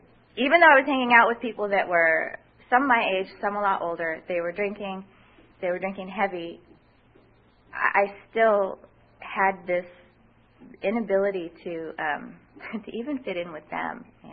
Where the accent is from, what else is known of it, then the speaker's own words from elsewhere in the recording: San Leandro, California, United States; born there; also born or lived in Santa Maria; I was born in the Bay Area in San Leandro. We moved just a little way south down to Santa Maria.